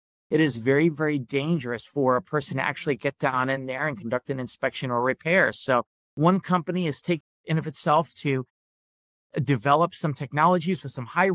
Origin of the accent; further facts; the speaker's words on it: Florida, United States; I grew up in Florida, actually.